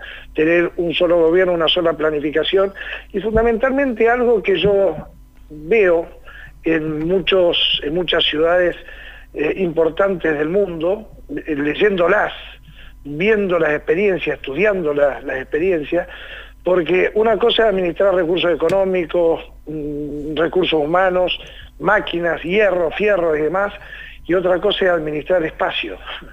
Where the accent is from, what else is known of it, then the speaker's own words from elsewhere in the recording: San Martín de los Andes, Neuquén, Argentina; yo nací y me crié en San Martín de los Andes